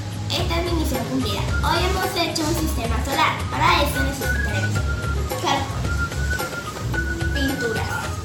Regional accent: Villavicencio, Meta, Colombia; soy de Villavicencio y estudio en el Colegio Méndez López de Mesa, sede Calatumbe. Estoy en grado 4 y tengo 9 años.

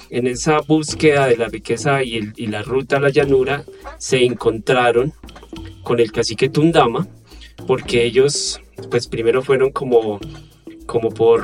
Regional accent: Colombia; uno uno como colombiano

